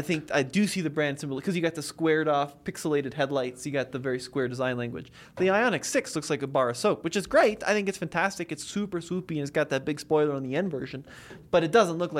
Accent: United States; I'm an American in America.

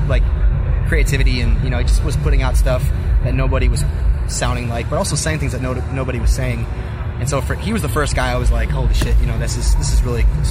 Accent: Detroit, Michigan, United States; I'm from Detroit.

